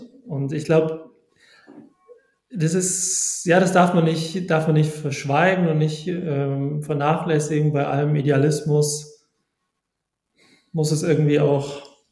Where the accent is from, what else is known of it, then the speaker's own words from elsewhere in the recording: Vorarlberg, Austria; Ich bin in der Nähe von Bregenz aufgewachsen, im Kunsthaus